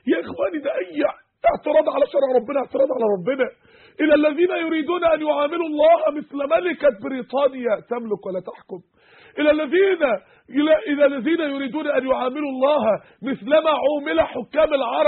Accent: Egypt; لأكبر نسبة طلاق في العالم عندنا في مصر

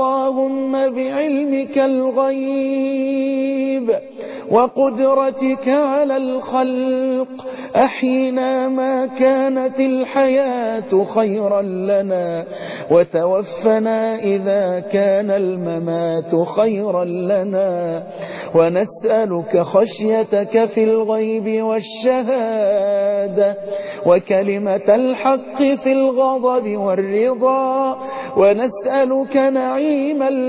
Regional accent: Egypt; اللهم احفظ بلدنا مصر

